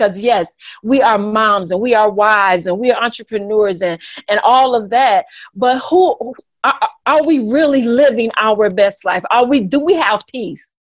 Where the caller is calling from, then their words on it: Toledo, Ohio, United States; Well, I'm calling in from Toledo, Ohio.